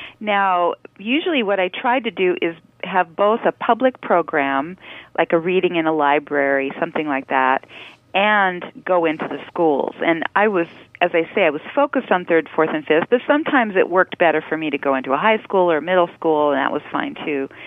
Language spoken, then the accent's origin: English; Washington, United States; because I grew up in Eastern Washington, it was really important to me to get to all parts of the state.